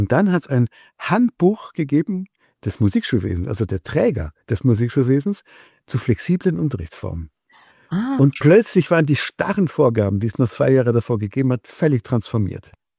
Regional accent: Austria; bei uns in Österreich

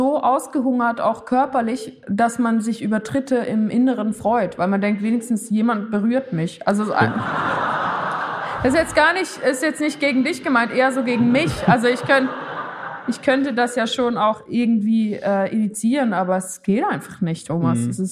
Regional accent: Switzerland; Für mich als Schweizerin

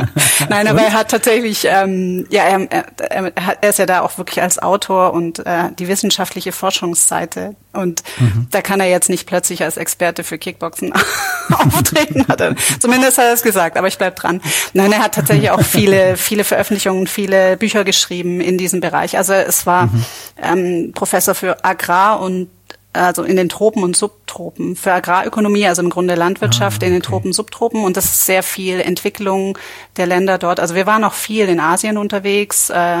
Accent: Stuttgart, Baden-Württemberg, Germany; Also ich komme aus Stuttgart und ich bin in einem sehr, sehr liebevollen, behüteten Umfeld aufgewachsen.

